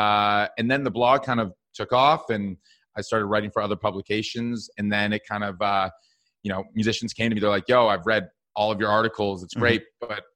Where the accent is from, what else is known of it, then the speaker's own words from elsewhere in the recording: Madison, Wisconsin, United States; also born or lived in Minneapolis; Yeah, so I grew up in Madison, Wisconsin, but I actually moved to Minneapolis Music Hub, where … is from, for school.